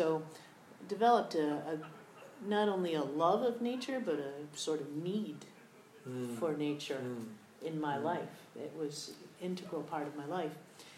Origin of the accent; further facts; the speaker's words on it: Michigan, United States; I grew up in Michigan, near Detroit, just on the edges of Detroit.